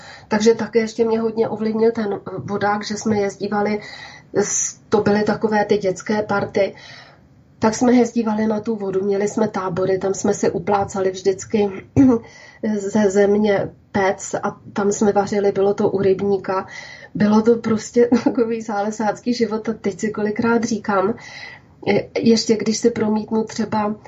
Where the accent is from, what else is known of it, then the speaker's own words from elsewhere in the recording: Dačice, South Bohemian Region, Czechia; born there; Já jsem se narodila v Dačicích, což je město, které nyní patří do jižních Čech, ale historicky bylo dlouho součástí Jižní Moravy.